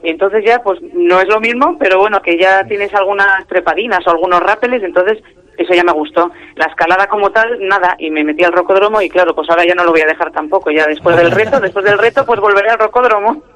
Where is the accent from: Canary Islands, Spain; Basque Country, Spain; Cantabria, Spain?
Cantabria, Spain; Reinosa; jo, el frío, yo que soy de Reynosa, me encanta